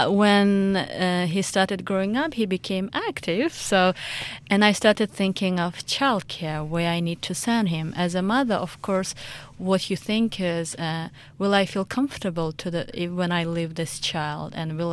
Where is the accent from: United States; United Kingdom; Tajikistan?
Tajikistan; English is a second language; It's called Tajikistan. Okay. And it's a very tiny country. It was part of Soviet Union in the past, and now it's independent.